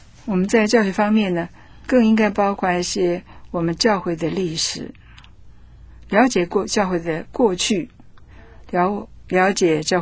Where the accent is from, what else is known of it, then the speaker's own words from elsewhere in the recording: China; 我们是中国人，是现代的中国人